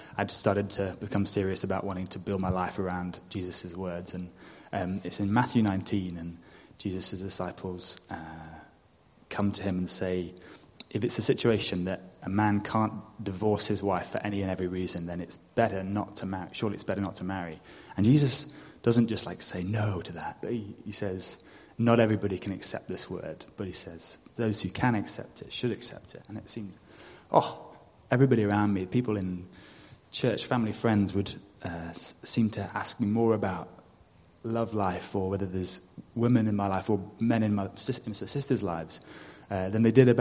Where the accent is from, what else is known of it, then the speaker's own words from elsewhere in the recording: Scotland, United Kingdom; also born or lived in Isle of Man; now in Leeds, United Kingdom; I'm from Scotland, but lived in the Isle of Man for most of my life. I moved to Leeds in September to begin work as a civil engineer